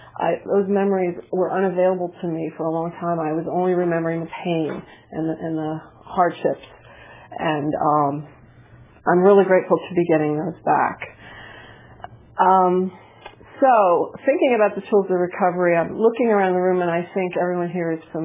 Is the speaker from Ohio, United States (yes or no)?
no; New Jersey, United States; I'm from New Jersey. I'm 58 years old.